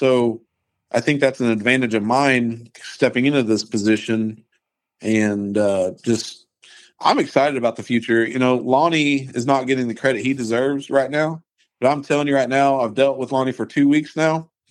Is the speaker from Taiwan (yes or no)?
no; Oklahoma, United States; You know, but we're from Oklahoma, so ASCS, like you said, has always been kind of the thing.